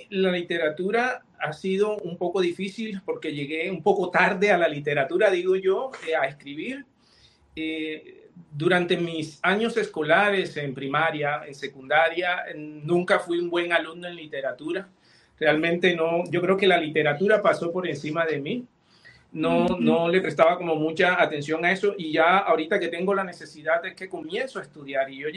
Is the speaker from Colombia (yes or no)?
yes; Colombia; Yo comienzo a escribir y me enfoco en mi tierra porque es lo más fácil para mí